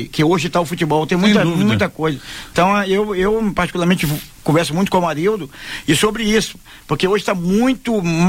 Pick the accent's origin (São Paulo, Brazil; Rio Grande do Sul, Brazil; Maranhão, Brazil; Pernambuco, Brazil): Maranhão, Brazil; moved away as an adult; Eu rodei, eu saí do Maranhão.